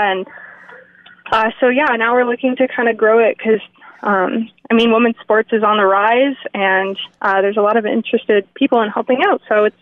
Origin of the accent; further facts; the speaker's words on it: Ontario, Canada; I grew up kind of near Toronto in Canada